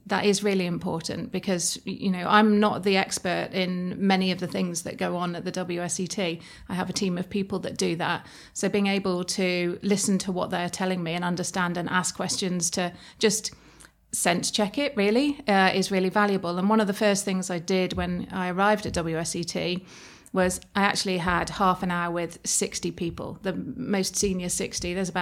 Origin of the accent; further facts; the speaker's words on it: West Midlands, United Kingdom; I grew up in Shropshire.